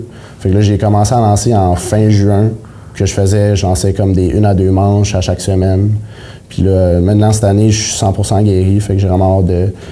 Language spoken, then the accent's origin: French; Alma, Quebec, Canada; Fait que moi, je suis originaire d'Alma.